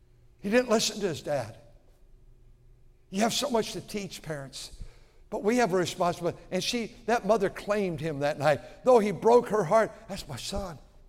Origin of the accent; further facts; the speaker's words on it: Milwaukee, Wisconsin, United States; born there; And I was born in Milwaukee, Wisconsin, and we moved out here.